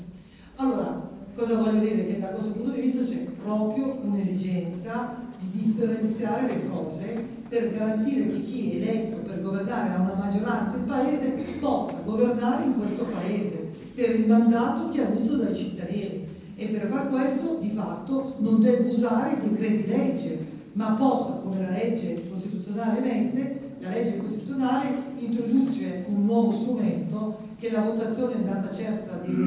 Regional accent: Lombardy, Italy; also born or lived in Reggio Emilia; io sono nata a Scala, sono nata a Reggio Emilia, ma sono cresciuta in Lombardia

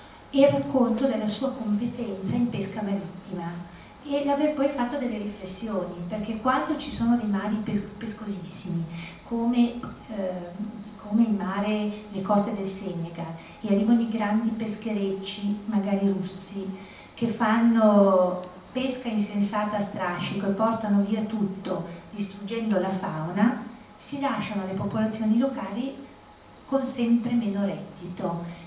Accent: Pakistan; moved away as an adult; now in Legnano, Italy; sono arrivato qui che avevo 18 anni, per cui la vedo Legnano, mi si rivolge a Legnano, come la mia terra. Però torno in Pakistan e sono visto come uno straniero, perché sono stato tanto all'estero.

